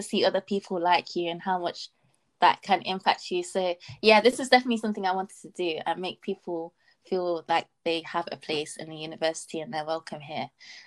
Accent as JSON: {"language": "English", "town": "Nottingham", "region": "East Midlands", "country": "United Kingdom", "said": "I'm from Nottingham, so it's actually quite a mixed and diverse place. So I've kind of been used to growing up around different people from different cultures and different backgrounds."}